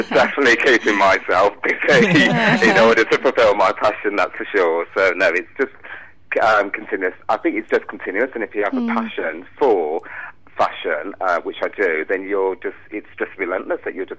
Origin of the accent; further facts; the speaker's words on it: Birmingham, West Midlands, United Kingdom; Originally from Birmingham.